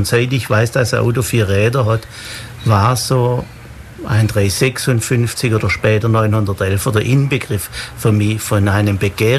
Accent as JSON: {"language": "German", "town": "Schorndorf", "region": "Baden-Württemberg", "country": "Germany", "said": "Nun, ich komme ja nicht aus Ulm, sondern aus Schorndorf im Remstal. Das ist schon etwa 80 Kilometer von hier."}